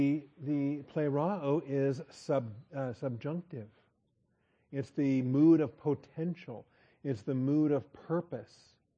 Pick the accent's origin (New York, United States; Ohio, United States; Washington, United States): Washington, United States; I grew up in Washington State. We told Polack jokes all the time.